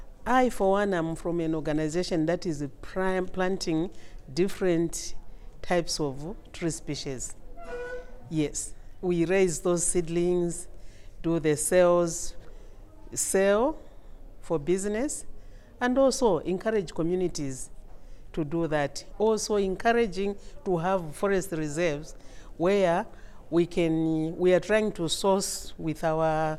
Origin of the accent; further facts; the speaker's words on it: Choma, Southern Province, Zambia; I'm from Zambia, in the southern province area, in the district called Choma. Yes.